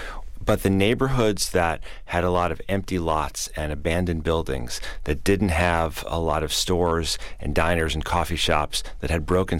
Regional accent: Chicago, Illinois, United States; now in New York City, United States; I live in New York City now, even though I grew up in Chicago and spent a lot of my life in the Midwest.

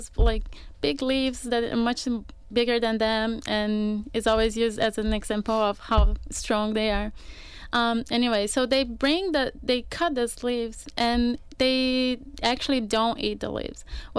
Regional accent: Brazil; Well, I'm from Brazil, and Brazil has a huge tradition on biofuels.

